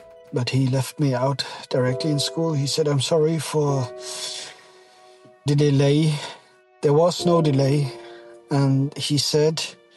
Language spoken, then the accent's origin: English; Germany; moved away as an adult; now in Norway; So anyway, I'm from Germany. I recently moved to Norway. I'm 28 years old.